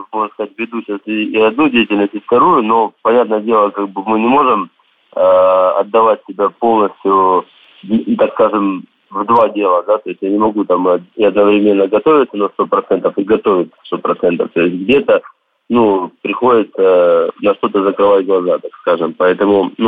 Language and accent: Russian; Rostov-on-Don, Rostov Oblast, Russia; Родился в Ростове, как бы все детство, ну, все провел здесь. Вот в Абхазии, так мне летом только я ездил, специально к родственникам, в гости.